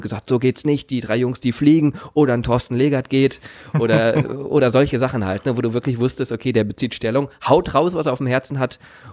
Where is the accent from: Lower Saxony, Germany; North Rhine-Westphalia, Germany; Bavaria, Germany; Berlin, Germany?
North Rhine-Westphalia, Germany; Remscheid; born there; Ich bin in Remscheid geboren, da gehört das dazu